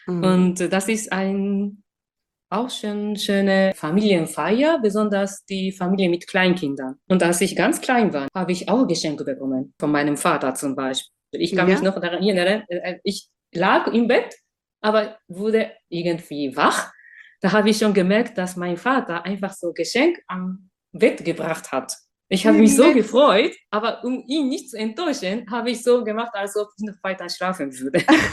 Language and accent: German; Japan; German is a second language; now in Germany; Ich komme aus Japan.